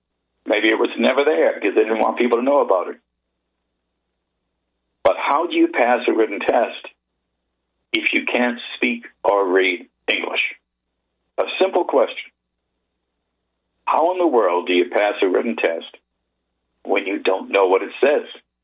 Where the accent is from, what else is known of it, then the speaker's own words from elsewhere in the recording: Massachusetts, United States; now in Maryland, United States; my current home state, Maryland, my home state when I was growing up, Massachusetts, and New York State.